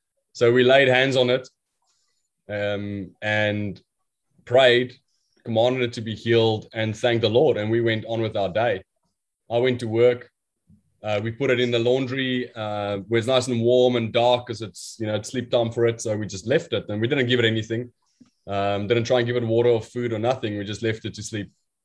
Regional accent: South Africa; now in Australia; We don't know these animals because we're from South Africa.

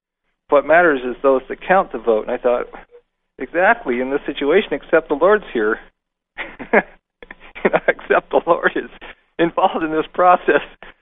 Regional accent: United States; being an American in that situation, I think, wow, it's so, you know, this country is just the pits compared to America

